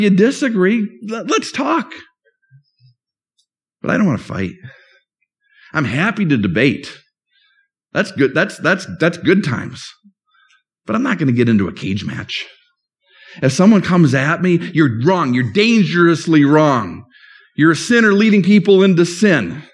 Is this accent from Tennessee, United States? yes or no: no; St. Paul, Minnesota, United States; Evangelical Free Church, based up in my hometown in St. Paul